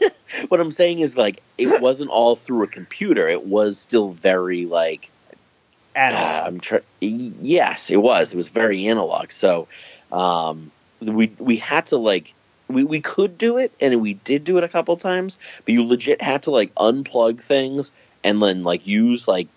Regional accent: New York, United States; I know you don't necessarily care for me because I'm from New York

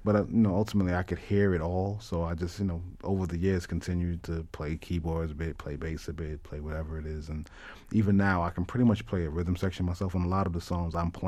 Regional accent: New York, United States; I remember the time growing up in New York in the Ed Koch era when it was I Love New York

